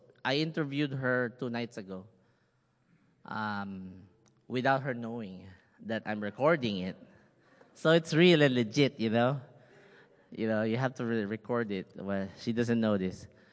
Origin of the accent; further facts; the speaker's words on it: Philippines; English is a second language; How does it feel, because I'm Filipino, you know, feel.